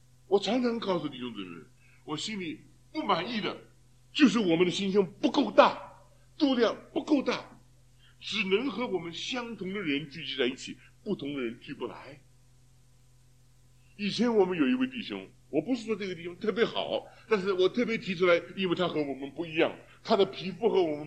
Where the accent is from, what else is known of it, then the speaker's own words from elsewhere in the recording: China; 今天我们是中国人，我们讲中文